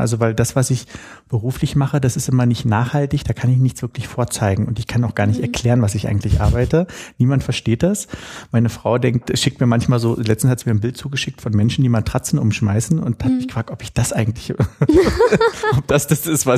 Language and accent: German; Berlin, Germany; Ich bin echter Berliner, ja. Nein. Ich bin hier, 3 Kilometer von hier geboren, ja. Und wir sind zu DDR-Zeiten, dann eben noch mit meiner Mutter, meinem Stiefvater, meinem Bruder, sind wir in die Hackischen Höfe gezogen, in eine 170 Quadratmeter Wohnung.